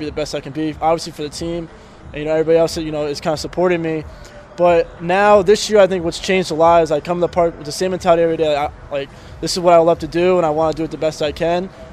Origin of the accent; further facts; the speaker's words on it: New York, United States; now in Houston, United States; And I'm from New York, and that's not really a big thing. It's kind of either go D1 or go home. So I decided to take a huge chance of myself. I went down to Houston, Texas, and the rest is history.